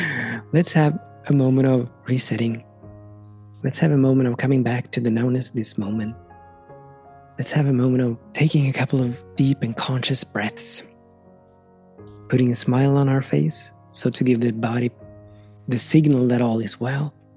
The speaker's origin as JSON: {"language": "English", "country": "Sweden", "said": "I'm from Sweden and we just happen to have currently the world's greatest pole jumper."}